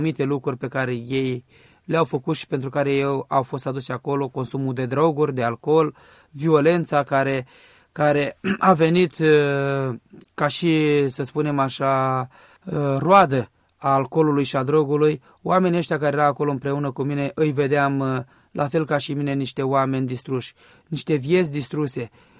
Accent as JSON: {"language": "Romanian", "town": "Bacău", "region": "Bacău County", "country": "Romania", "tie": "born or raised there", "said": "Am crescut în Bacău alături de trei frați ai mei"}